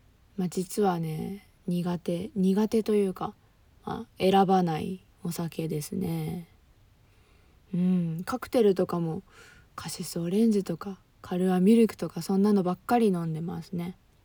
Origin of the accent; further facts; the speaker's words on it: Fukuoka, Japan; 私福岡県出身でございます。もうちょっとこう方言を出しつつ喋ったりもしてみたいんですけど、福岡の方言ってなんというかタメ口なんですよね。